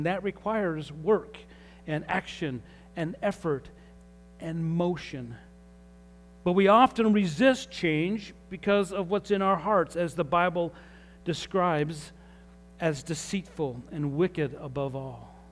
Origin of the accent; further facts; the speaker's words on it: Utah, United States; I remember as a kid growing up in Utah, that's why I talk a little different, playing in our fenced-in backyard.